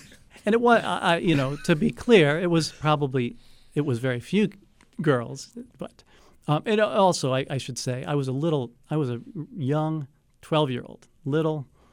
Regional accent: Baltimore, Maryland, United States; I came from and I grew up in Mount Washington, which, of course, is predominantly Jewish.

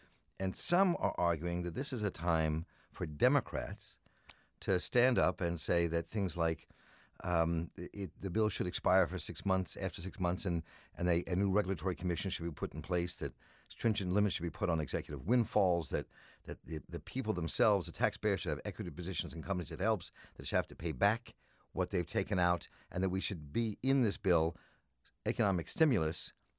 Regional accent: Baltimore, Maryland, United States; is a household name for many of us growing up in Baltimore.

